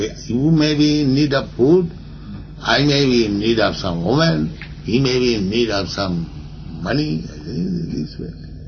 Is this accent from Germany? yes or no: no; India; especially we are Indian, it is advertised that we are, poverty stricken.